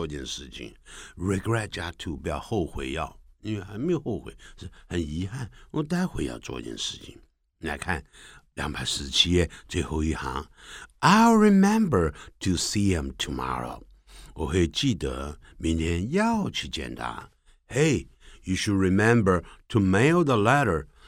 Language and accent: Chinese; China; 不我是中国人嘛所以呢我在学英语的时候因为我是不断的在看文章啊